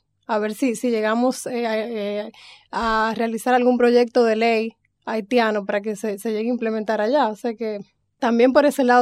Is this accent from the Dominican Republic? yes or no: yes; Dominican Republic; soy de la República Dominicana